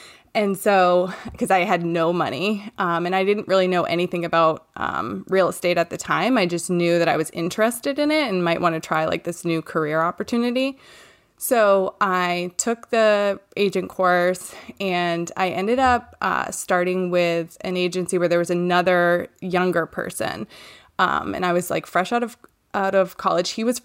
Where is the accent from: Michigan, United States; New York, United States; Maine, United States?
Maine, United States; I'm from Maine, and I live here with my husband, Ross